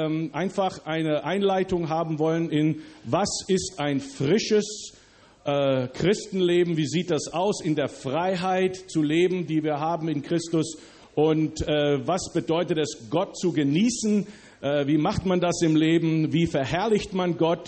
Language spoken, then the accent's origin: German; Germany; also born or lived in United States / Austria / Canada; Und ich bin seit 2,5 Jahren wieder zurück in meinem Deutschland. Ich bin eigentlich in Amerika geboren worden. Und als ich ein Jahr alt war, sind meine Eltern und Geschwister und ich nach Deutschland umgezogen. Wir sind hier also hier und in Österreich aufgewachsen.